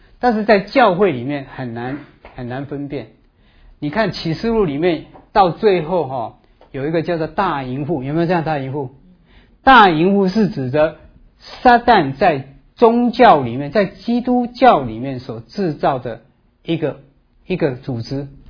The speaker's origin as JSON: {"language": "Chinese", "country": "China", "said": "所以我们中国人说这个人像犹太人，有没有？"}